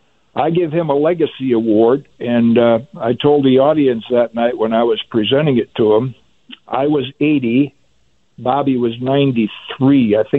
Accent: Michigan, United States; when I was a kid growing up in Michigan, on a Sunday afternoon, I could listen to 8 games.

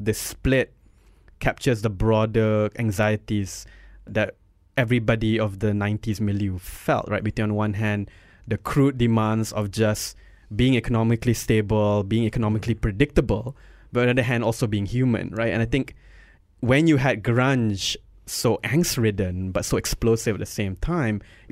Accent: Shah Alam, Selangor, Malaysia; also born or lived in Subang; growing up in Shah Alam and partly in Subang

